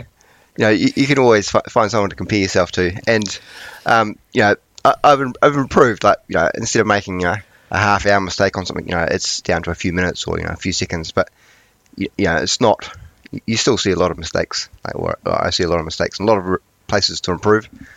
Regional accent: Christchurch, Canterbury, New Zealand; So I grew up in Christchurch

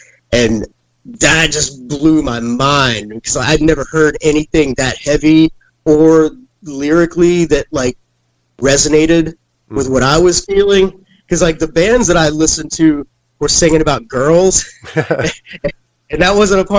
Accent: Louisville, Kentucky, United States; No, I'm from Louisville, Kentucky.

